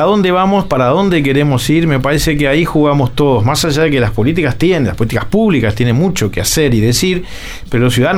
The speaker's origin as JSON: {"language": "Spanish", "region": "Montevideo", "country": "Uruguay", "said": "¿Para dónde queremos ir entonces como montevideanos?"}